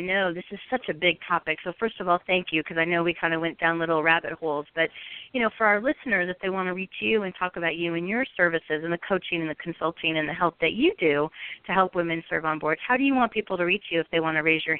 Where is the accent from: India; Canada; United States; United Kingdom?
United States; Midwest; And by the way, I'm from the Midwest, proudly. We're both Midwest girls.